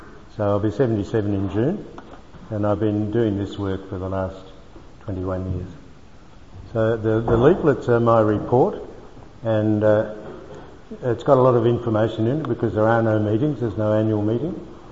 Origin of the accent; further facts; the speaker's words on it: Bangalore, Karnataka, India; born there; moved away; I was born in India. I was born in Bangalore. And I came out from India